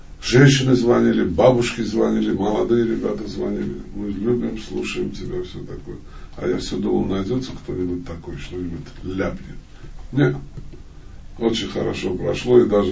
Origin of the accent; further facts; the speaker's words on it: Russia; Потому что мы из России, нам туда по визе.